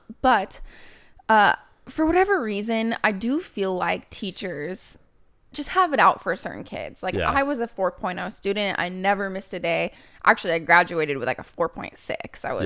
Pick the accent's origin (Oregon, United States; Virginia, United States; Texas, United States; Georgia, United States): Oregon, United States; So obviously my school, I'm from Oregon.